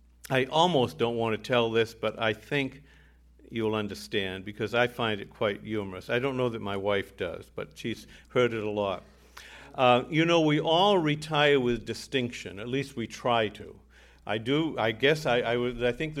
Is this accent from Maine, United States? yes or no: yes; Minnetonka, Maine, United States; I grew up in the Minnetonka Methodist Church from the time I was 5 years old in Minnetonka, Maine.